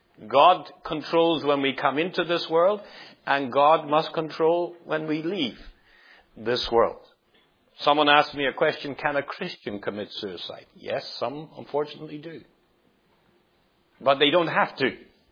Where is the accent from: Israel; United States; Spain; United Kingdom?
United Kingdom; Northern Ireland; I grew up in Northern Ireland